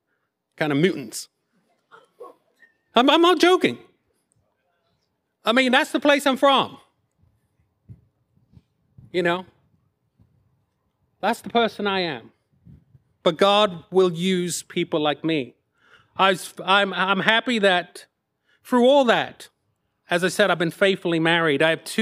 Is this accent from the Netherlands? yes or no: no; Norwich, East of England, United Kingdom; I'm from Norwich, England.